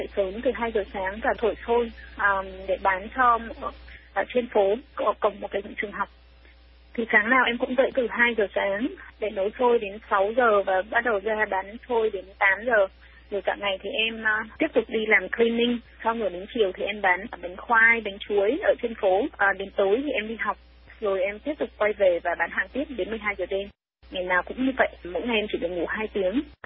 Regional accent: Lập Thạch, Vĩnh Phúc, Vietnam; Em sinh ra ở Lập Thạch, Vĩnh Phúc ạ, từ một làng quê rất là nhỏ và nghèo ở miền núi phía Bắc Việt Nam.

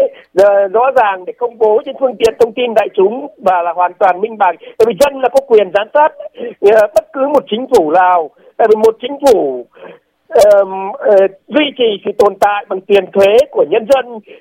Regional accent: Hải Dương, Vietnam; ngay cả ví dụ như ở Hải Dương quê tôi

